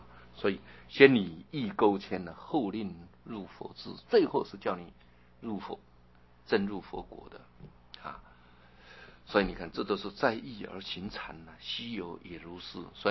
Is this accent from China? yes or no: yes; China